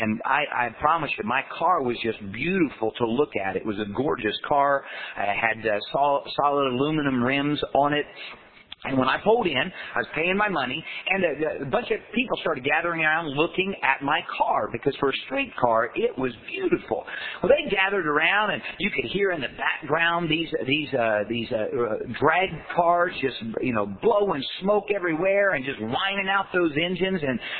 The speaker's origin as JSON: {"language": "English", "town": "Winchester", "region": "Indiana", "country": "United States", "tie": "born or raised there", "said": "for 41 years, I was from Indiana, and I lived there all my life. Little town that I grew up in Indiana, it's called Winchester, Indiana."}